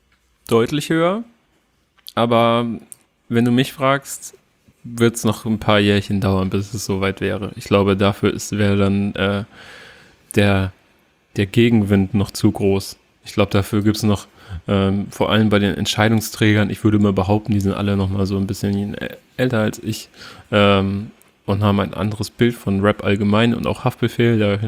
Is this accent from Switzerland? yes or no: no; Lower Saxony, Germany; Also, ich sage immer aus der Nähe von Oldenburg.